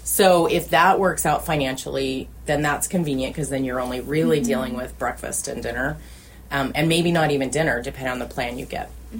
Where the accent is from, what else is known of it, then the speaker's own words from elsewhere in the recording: Boise, Idaho, United States; And it's just, and I grew up in Boise, and so when I'd go to the BSU campus